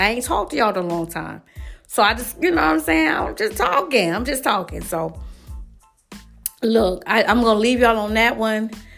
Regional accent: the South, United States; I'm from the South. People in the South will make up a song and dance.

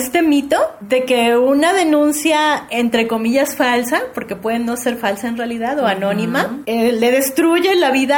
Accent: Mexico City, Mexico; Crecí en la Ciudad de México, yo nací en el 85, el año de los temblores

